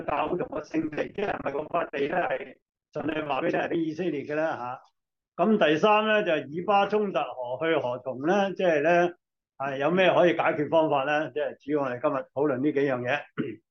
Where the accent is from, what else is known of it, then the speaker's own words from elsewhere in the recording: Guangdong, China; 我哋廣東人翻鄉耕田啦